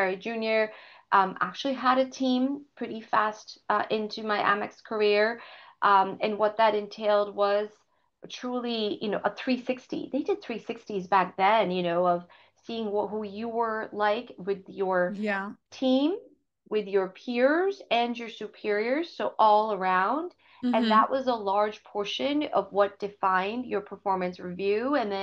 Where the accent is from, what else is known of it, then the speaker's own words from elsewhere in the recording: Boston, Massachusetts, United States; also born or lived in India; And I was born in India, raised in Boston, moved when I was around 3 years old.